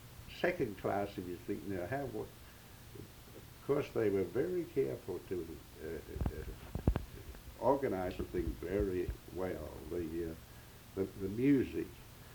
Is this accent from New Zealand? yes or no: yes; New Zealand; and I came from New Zealand, and I knew nothing of this tradition that was there.